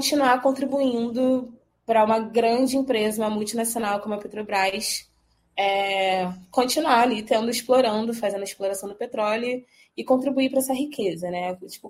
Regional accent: Rio de Janeiro, Brazil; also born or lived in Belo Horizonte; faço questão de dizer que eu venho de BH. Mas enfim, vim para o Rio, moradora do subúrbio desde sempre, cresci na Água Santa, depois me mudei ali para o Jacaré, Caxambi

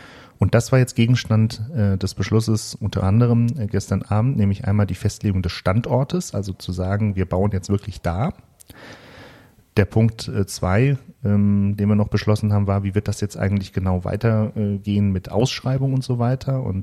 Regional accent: Frankfurt, Hesse, Germany; ich bin ja ein gebürtiger Frankfurter. Ich habe was für Apfelwein übrig und auch für normalen Wein.

